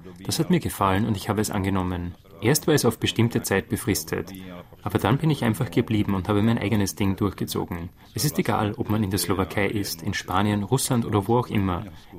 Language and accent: German; Prague, Czechia; Das ist in Tschechien nicht so, oder zumindest in Prag nicht, wo ich herkomme.